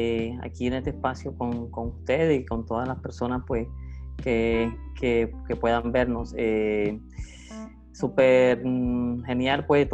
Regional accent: El Carmen de Bolívar, Bolívar, Colombia; sobre todo en la región donde yo me crié. Yo soy del Carmen de Bolívar.

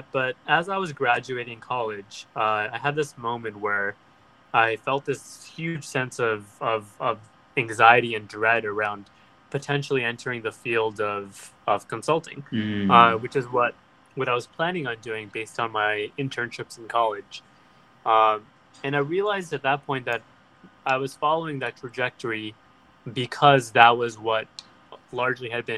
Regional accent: East Coast, United States; also born or lived in California; now in Brooklyn, United States; I'm here in New York City. I'm calling from Brooklyn, and I've spent my entire life in the U.S. I was born in California. I grew up on the East Coast of the U.S.

